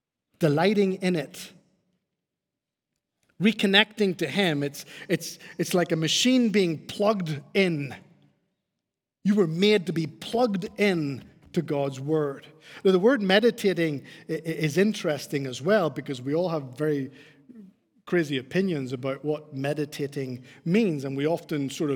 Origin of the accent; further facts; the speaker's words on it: Northern Ireland, United Kingdom; I come from Northern Ireland, and we lived in the countryside way back, and around us were lots of fields, and Irish fields are full of grass